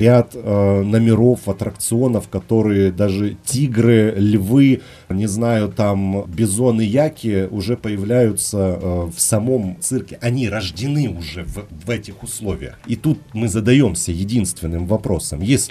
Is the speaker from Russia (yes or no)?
yes; Rostov Oblast, Russia; Сам я из Ростовской области.